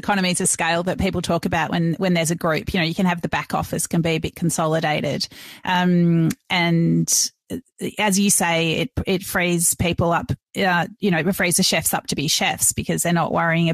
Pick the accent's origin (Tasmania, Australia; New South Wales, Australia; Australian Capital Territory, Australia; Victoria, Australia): Victoria, Australia; Melbourne; my hometown of Melbourne.